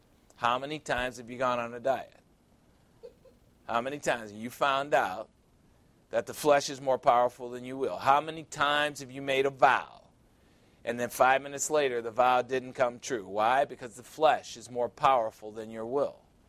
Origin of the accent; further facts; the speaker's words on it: Chicago, Illinois, United States; I said, I grew up 37th in Michigan in Chicago. It's the ghetto. One of the worst neighborhoods in Chicago.